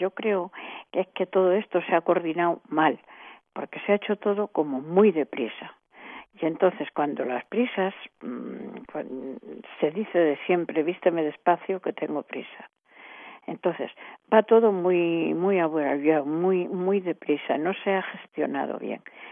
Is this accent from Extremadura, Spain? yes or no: no; Madrid, Community of Madrid, Spain; yo soy madrileña y me duele ver mi ciudad así.